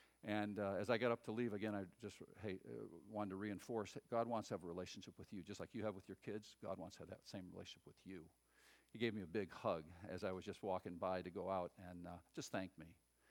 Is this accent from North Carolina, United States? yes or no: no; Chicago, Illinois, United States; I said, well, not really, because I'm a pastor from Chicago, and I'm here just to help pastors in their understanding of Scripture.